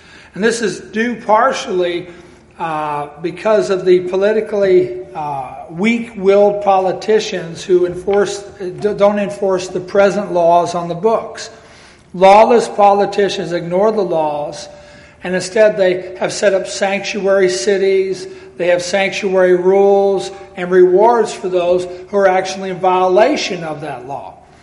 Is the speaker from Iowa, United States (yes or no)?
yes; Iowa, United States; which is my other half. I'm mostly German. I'm from Iowa.